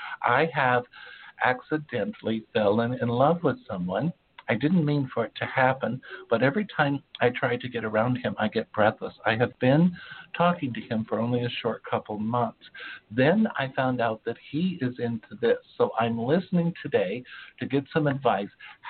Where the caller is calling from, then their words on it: Oklahoma, United States; I'm writing you from Oklahoma.